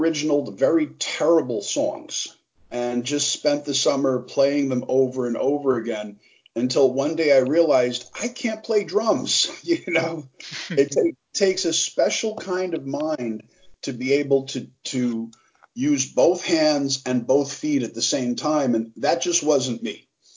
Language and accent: English; New York City, New York, United States; I was born, raised, and still live in New York, New York City, in Queens, a suburb of New York.